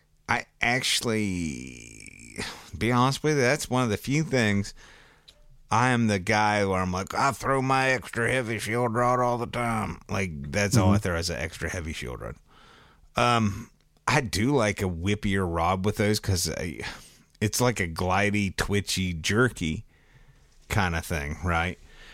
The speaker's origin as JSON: {"language": "English", "region": "West Virginia", "country": "United States", "said": "from West by God, Virginia."}